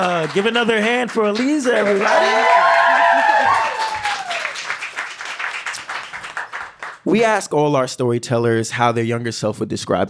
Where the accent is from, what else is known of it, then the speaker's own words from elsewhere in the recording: Bronx, New York, United States; And then I just found myself, because I'm from the Bronx, traveling really far to see them and reaching out.